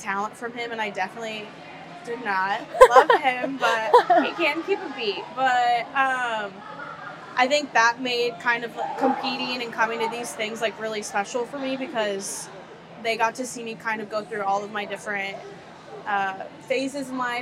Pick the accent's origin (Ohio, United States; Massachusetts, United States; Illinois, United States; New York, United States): Ohio, United States; Dayton; So I originally grew up in Dayton, Ohio, and then I moved to Columbus for college, which is only about an hour north of Dayton. And then I moved out to California